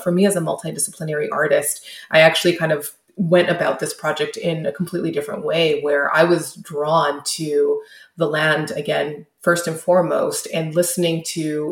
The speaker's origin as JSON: {"language": "English", "town": "Edmonton", "region": "Alberta", "country": "Canada", "tie": "born or raised there", "lives_now": "Vancouver, Canada", "said": "living in Vancouver, but also being born and raised in Amiskwichi or in Edmonton"}